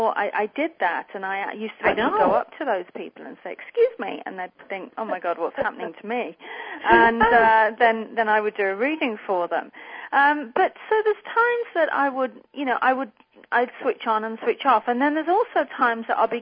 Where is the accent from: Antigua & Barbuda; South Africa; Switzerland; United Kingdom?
United Kingdom; accent: British; now in United States; So, you know, I'm British, as you can hear from the accent.